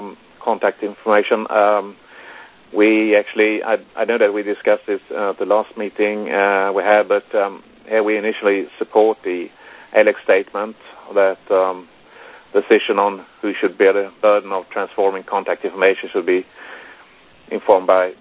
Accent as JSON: {"language": "English", "country": "Sweden", "second_language": "English", "said": "I mean, I'm from Sweden, and we have our dots over the O's and A's"}